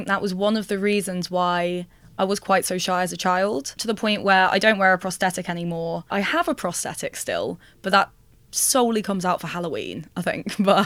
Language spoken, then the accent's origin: English; Liverpool, North West England, United Kingdom; So I grew up in Liverpool, up north